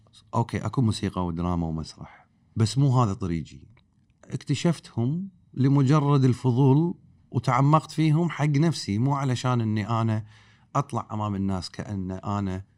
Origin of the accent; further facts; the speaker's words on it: Kuwait; الثقافة السائدة هنا عندنا بالكويت إن السينما هو مكان تروح له تقص تذكرة وتطالع فيلم أجنبي مو عربي ولا كويتي